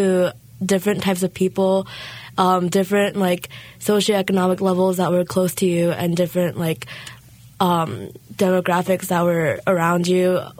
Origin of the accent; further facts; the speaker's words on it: the South, United States; now in Brunswick, United States; I go to Bowdoin College in Brunswick, Maine, and yeah, it was an adjustment because I am a Southerner and not a Mainer at all